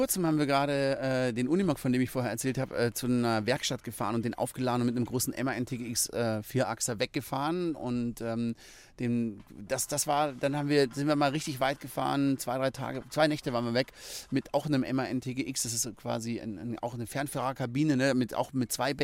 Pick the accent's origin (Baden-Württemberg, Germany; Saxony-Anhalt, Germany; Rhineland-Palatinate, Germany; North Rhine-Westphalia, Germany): Baden-Württemberg, Germany; Also wir sind ja im Schwarzwald aufgewachsen